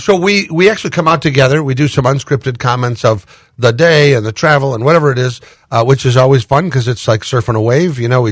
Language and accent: English; Omaha, Nebraska, United States; I grew up in Omaha, so we saw snow.